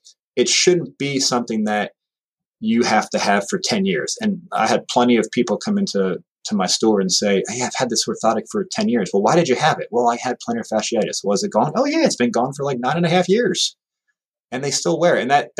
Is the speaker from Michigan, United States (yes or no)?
no; New Jersey, United States; So I'm from New Jersey originally, and I can't, you know, so mountains, New Jersey, Louisiana, all over the place.